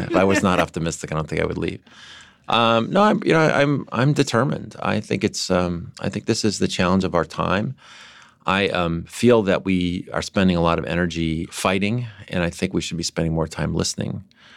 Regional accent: San Diego, California, United States; I'd love to boast about my hometown more. I think you should. If you're lived in Manhattan, you should visit San Diego.

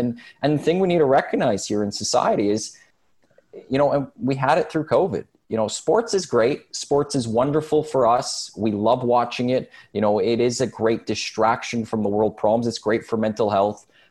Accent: Edmonton, Alberta, Canada; I'm born and raised in Edmonton. I'm white. I'm a male.

